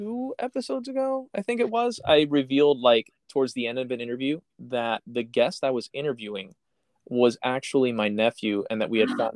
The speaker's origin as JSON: {"language": "English", "town": "Miami", "region": "Florida", "country": "United States", "tie": "born or raised there", "said": "I grew up in Miami"}